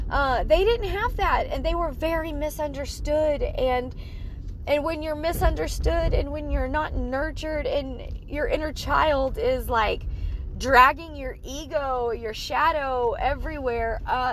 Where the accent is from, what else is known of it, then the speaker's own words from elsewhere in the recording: Oklahoma, United States; But she lives in Texas, and, you know, I was from Oklahoma, and we were both like, how the fuck we end up in here?